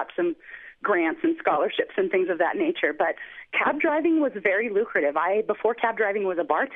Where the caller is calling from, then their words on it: Phoenix, Arizona, United States; I'm calling from Phoenix, but I drove cabs in an area called Flagstaff, which is in northern Arizona.